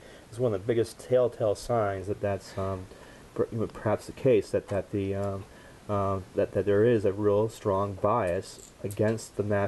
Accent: United States; As an American, it was embarrassing, actually.

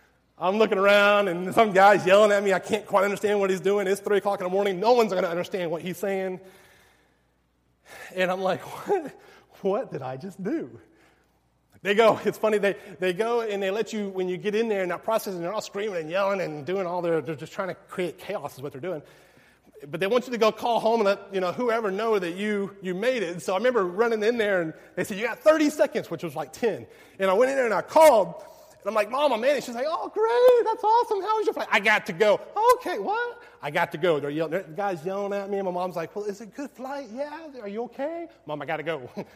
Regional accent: Whitney, Texas, United States; So I grew up in Whitney. I finished up my high school years in Whitney.

